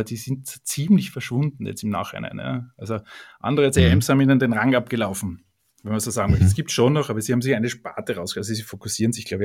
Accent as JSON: {"language": "German", "town": "Graz", "region": "Styria", "country": "Austria", "also_born_or_lived": "Vienna", "said": "komme ursprünglich aus Österreich, geboren bin ich in Graz."}